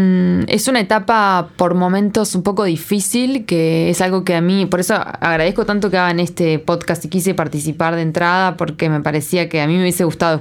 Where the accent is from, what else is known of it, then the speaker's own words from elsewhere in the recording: Uruguay; Yo como uruguaya tenía algunas cositas que aportar